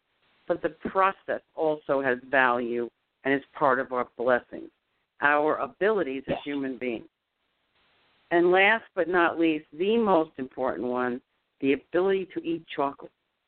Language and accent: English; New York, United States; Hello, Lena from New York, my hometown.